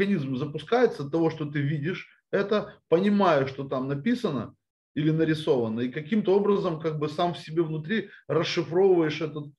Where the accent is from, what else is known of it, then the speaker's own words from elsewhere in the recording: Odesa, Odesa Oblast, Ukraine; Я уже начал ходить на море. Ну, как все настоящие одесситы зимой.